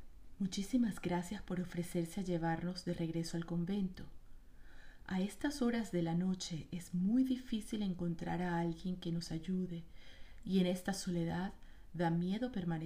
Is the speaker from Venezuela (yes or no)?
yes; Barquisimeto, Lara, Venezuela; una leyenda urbana de mi ciudad natal, Barquisimeto, en Venezuela